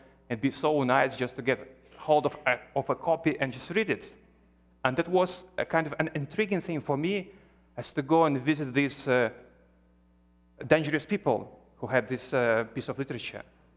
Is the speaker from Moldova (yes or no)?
yes; Transnistria, Moldova; The place I come from is called Transnistria. And the reason it's called Transnistria is that it lays behind the Transnistrian River. It is a breakaway republic within Moldova that became so-called independent in 1991.